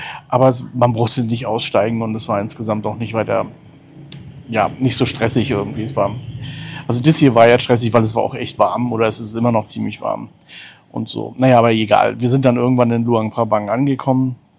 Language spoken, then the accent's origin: German; East Germany, Germany; Ich bin ja im Osten aufgewachsen